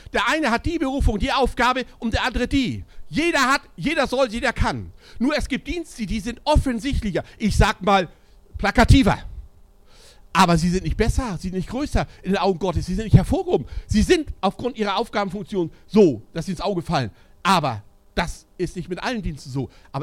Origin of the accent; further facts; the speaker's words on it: Schleswig-Holstein, Germany; born there; Ich komme in gebürtiger Schleswig-Holstein, 1,8 Millionen Einwohner.